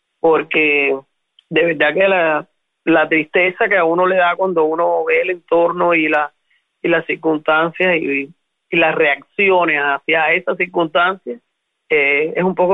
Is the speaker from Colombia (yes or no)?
no; Cuba; primero como cubana, segundo porque tengo mi padre que vive allí, que ya es un hombre mayor